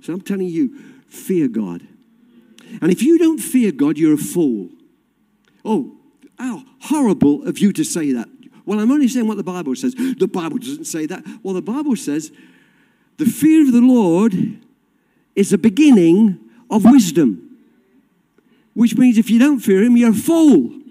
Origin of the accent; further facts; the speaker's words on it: England, United Kingdom; because I'm English and I like the pomp and ceremony. There's a bit of British in me